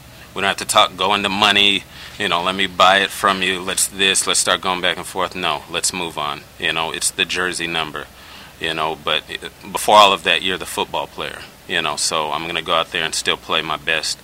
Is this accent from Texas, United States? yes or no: no; Los Angeles, California, United States; also born or lived in Bay Area; You know, I'm from California, obviously from Los Angeles, but I spent a little less than half of my life in the Bay Area.